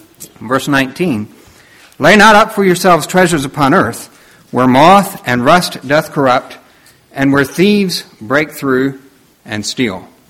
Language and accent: English; Pennsylvania, United States; I was from Lancaster County, surrounded by Amish and Mennonites, and my life's experiences weren't just real big up to that point, I'd say.